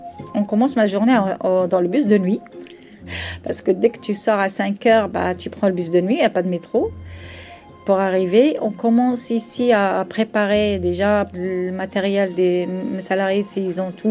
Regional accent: Morocco; moved away as an adult; now in France; Alors moi, je suis marocaine. J'ai quitté le Maroc en 1999. Je suis venue avec mon ex-mari.

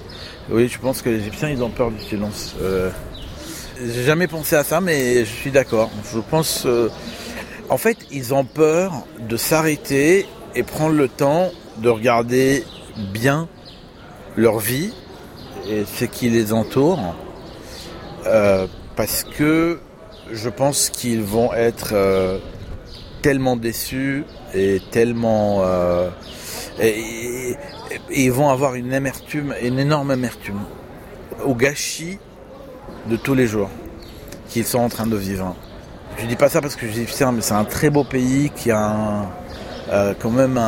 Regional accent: Hong Kong; Oui, je viens de Hong Kong et à Hong Kong, il y a quand même un des quartiers les plus peuplés du monde

